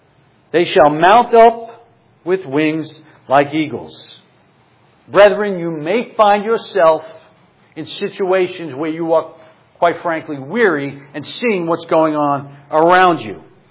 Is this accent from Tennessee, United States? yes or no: no; Brooklyn, New York, United States; I'm originally from Brooklyn, and I've never been on the cyclone.